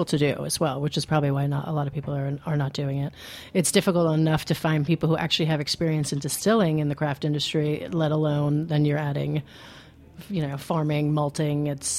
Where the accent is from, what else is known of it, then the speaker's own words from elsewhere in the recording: New York, United States; As a New Yorker, more so than the people who live in the country, because they take it for granted.